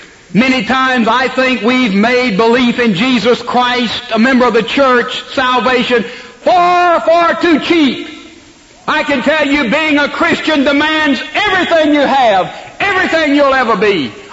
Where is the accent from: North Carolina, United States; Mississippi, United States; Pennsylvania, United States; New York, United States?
Mississippi, United States; Laurel; If I decide to go to my hometown in Laurel, Mississippi, I don't go out here and say, I'm going to pick the broadest road, the best road, and I'm going home.